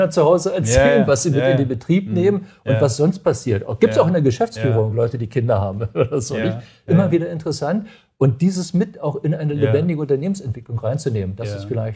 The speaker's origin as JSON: {"language": "German", "region": "Berlin", "country": "Germany", "said": "ich komme ja aus Berlin."}